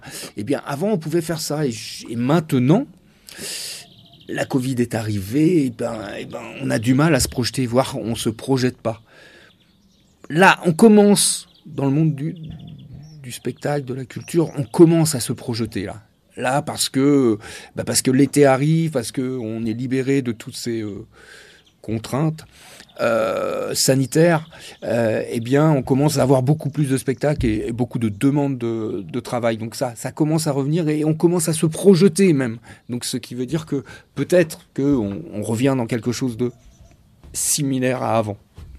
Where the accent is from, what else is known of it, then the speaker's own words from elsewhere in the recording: Brittany, France; en tant que petit Français breton qui accueille sa dulcinée.